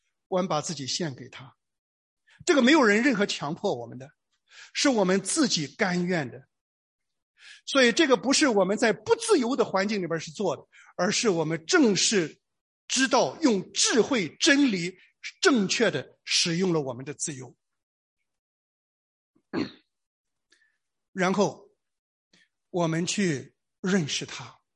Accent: China

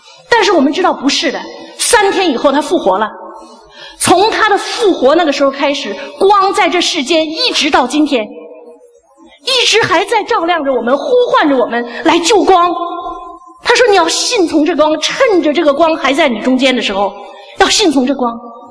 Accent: China; 无论是我们中国人也好，我们西方的哲人也好，多少人在寻求生命的方向

